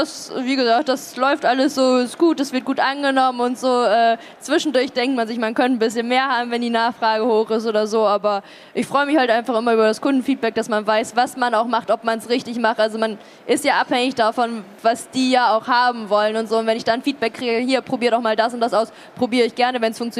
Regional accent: North Rhine-Westphalia, Germany; Ich komme aus NRW, wir haben ein Spargeldorf nebenan

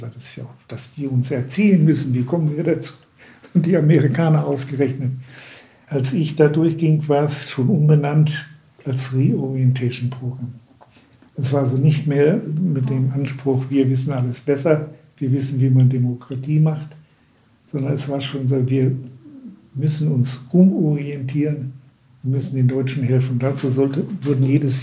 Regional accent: Germany; gerade wir als Deutschen und mit unserer Vergangenheit sollten wir jetzt einen klaren Schnitt machen

